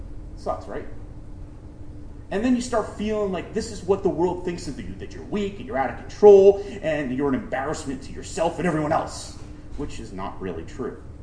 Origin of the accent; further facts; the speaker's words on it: New York, United States; So I said, all right, I'm from New York.